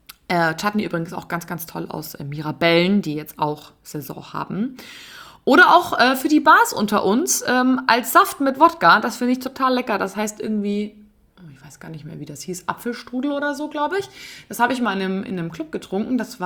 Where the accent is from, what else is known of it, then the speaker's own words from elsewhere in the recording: Bavaria, Germany; wie man bei uns in Bayern sagt